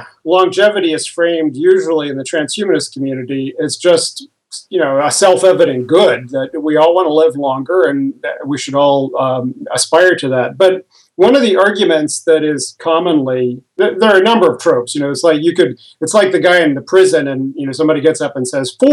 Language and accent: English; Columbus, Ohio, United States; I found a woman who was an expert in possession trance at Ohio State University, and I'm from Columbus, Ohio.